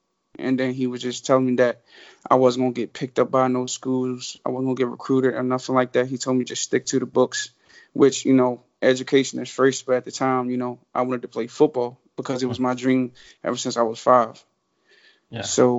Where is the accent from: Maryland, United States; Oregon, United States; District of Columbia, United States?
Maryland, United States; Leonardtown; John Dorsey, he's from my hometown, Leonardtown.